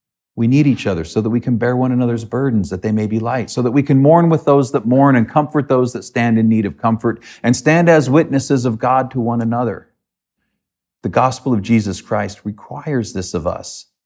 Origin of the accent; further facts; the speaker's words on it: United States; Now, I'm an American. I wasn't raised to understand some of the things that many of you understand because of where you were raised here in the British Isles.